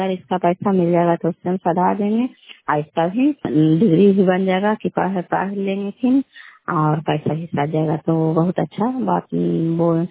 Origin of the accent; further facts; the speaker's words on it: Bihar, India; घर कल्याणपुर वाली बेलछी पंचायत प्रखंड चंदे जिला नालंदा का निवासी हूँ।